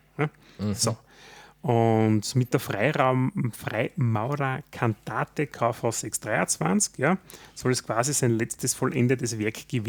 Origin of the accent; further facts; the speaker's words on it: Austria; dass wir eigentlich als Österreicher sehr oft solche Fugenelemente wie das Fugengest verwenden